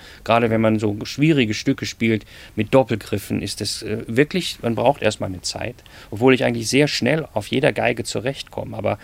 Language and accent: German; Duisburg, North Rhine-Westphalia, Germany; now in Cologne, Germany; Also ich wohne seit 1985 in Köln, ich bin aus Duisburg. Ich bin sehr verbunden mit meiner Region hier, absolut.